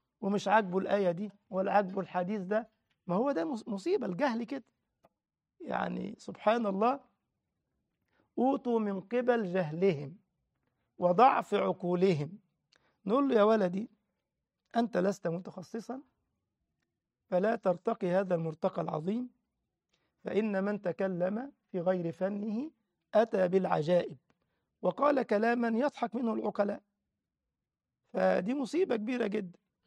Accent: Egypt; لما مثلا أبو حملات ده عندنا في مصر، راجل صحفي علماني

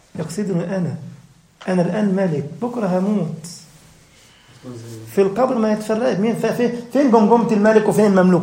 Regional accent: Egypt; عندنا في مصر يقول لك بيت كامل مش عارف الدفاية ولعت البيت والراجل اتخنق ومات

